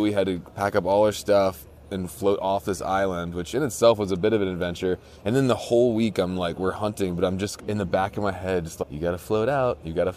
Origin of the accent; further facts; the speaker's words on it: East Coast, United States; so I come from the East Coast, and I've been immersed in Western culture for like 4 years